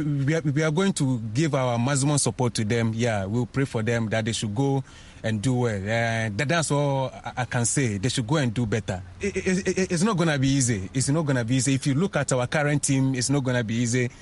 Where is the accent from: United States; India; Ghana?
Ghana; I'm a Ghanaian, obviously, but we Ghanaians going for the ultimate, I don't think it's possible.